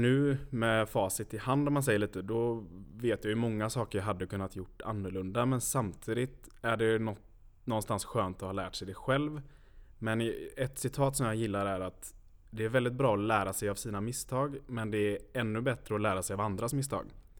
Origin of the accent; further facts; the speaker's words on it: Lerum, Västra Götaland County, Sweden; Första eventet vi gjorde var faktiskt Lerumsdagen där vi kommer ifrån.